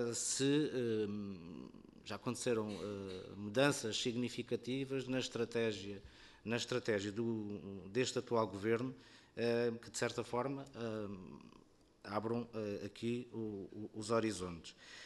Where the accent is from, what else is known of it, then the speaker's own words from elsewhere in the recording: Setúbal, Portugal; Em Setúbal, porque eu sou de Setúbal, que nós não temos qualquer centro comercial